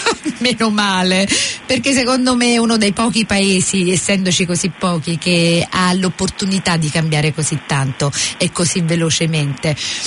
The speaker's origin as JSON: {"language": "Italian", "town": "Naples", "region": "Campania", "country": "Italy", "said": "essendo napoletana"}